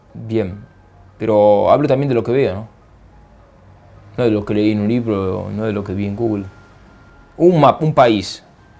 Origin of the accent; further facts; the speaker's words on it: Argentina; born there; Y ese grito también se repite en Argentina, en mi tierra natal.